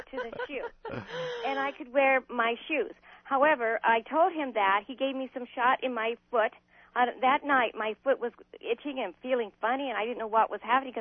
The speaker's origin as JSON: {"language": "English", "town": "Escondido", "region": "California", "country": "United States", "said": "Well, I'm from Escondido, and I'm 61 years old."}